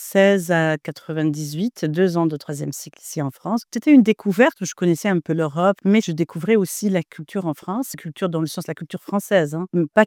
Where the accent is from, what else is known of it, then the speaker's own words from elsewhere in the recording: Sidi Bel Abbès, Sidi Bel Abbès Province, Algeria; now in Oran, Algeria; Je viens d'Algérie, comme vous l'avez précisé, native de Sidi Bel Abbès, mais je suis à Oran depuis 30 ans, depuis mes études universitaires.